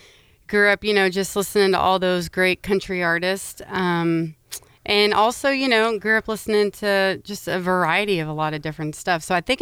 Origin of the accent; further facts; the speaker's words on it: Texas, United States; now in Cape Cod, United States; Right now I'm based out of Cape Cod, Massachusetts, but I grew up in East Texas.